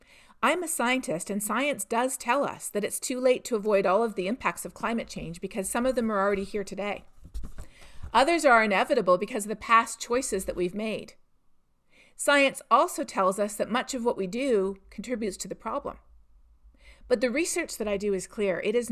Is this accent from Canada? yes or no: yes; Canada; In my home country of Canada